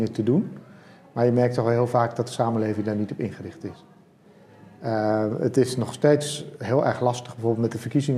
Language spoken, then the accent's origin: Dutch; Gelderland, Netherlands; dat vind ik als Gelderlander heel exotisch.